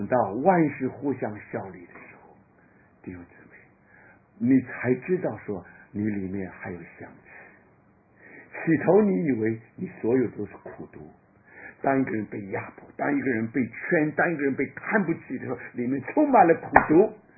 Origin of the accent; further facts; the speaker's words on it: China; 我们中国人常常问一句话，今天是什么风把你吹来的